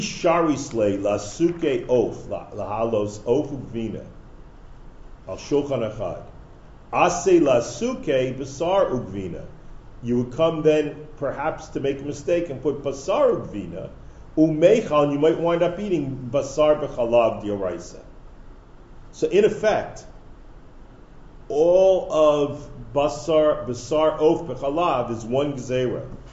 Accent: Philadelphia, Pennsylvania, United States; I was shocked growing up in Philadelphia to discover that the word 76ers was not actually in the Kriya.

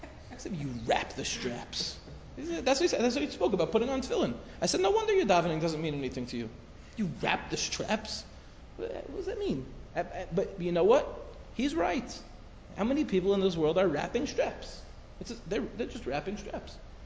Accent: Five Towns, New York, United States; In Los Angeles, it's like I grew up in the Five Towns.

